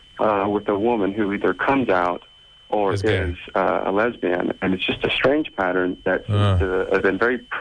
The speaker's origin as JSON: {"language": "English", "region": "Texas", "country": "United States", "said": "I'm from Texas."}